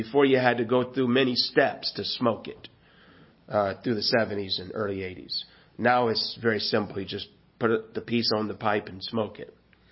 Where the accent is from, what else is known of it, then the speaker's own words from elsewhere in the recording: Lansing, Michigan, United States; So I'm from Lansing, Michigan. So I migrate eventually back to Lansing, Michigan.